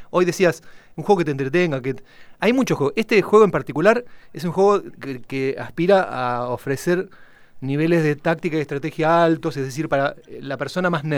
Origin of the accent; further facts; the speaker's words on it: La Plata, Buenos Aires Province, Argentina; somos de La Plata, está, sí, todo bien.